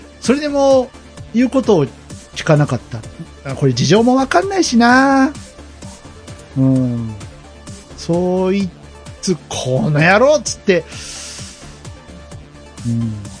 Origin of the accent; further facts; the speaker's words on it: Kyushu, Japan; 僕も九州出身だから、わかるんですけど、